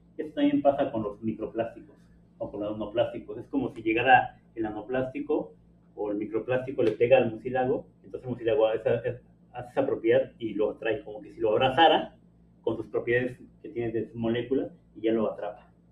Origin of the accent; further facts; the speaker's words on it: Mexico; Para nosotros como mexicanos, estamos en esta comunidad, poder promover esos alimentos, esos materiales que puedan ser útiles para la sociedad aquí en México.